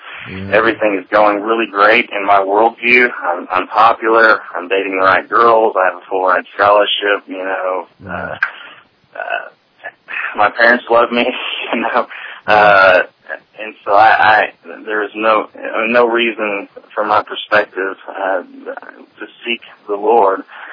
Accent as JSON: {"language": "English", "region": "Bible Belt", "country": "United States", "tie": "born or raised there", "said": "And so, I grew up in Bible Belt USA, small town, religious community. The joke is there's about 1,500 people and about 1,600 churches."}